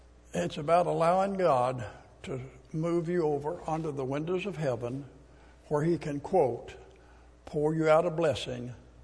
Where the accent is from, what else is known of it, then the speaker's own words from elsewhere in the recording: Arkansas, United States; born there; I was born in Arkansas, but I understand that.